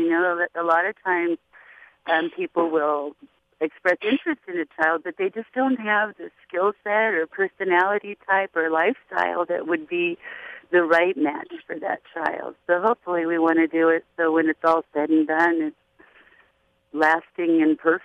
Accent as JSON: {"language": "English", "town": "Los Angeles", "region": "California", "country": "United States", "tie": "born or raised there", "lives_now": "Sacramento, United States", "said": "I grew up in Los Angeles. I went into the military, kind of followed military path until civil service, launching missiles from Titan missiles, and then moved to Sacramento"}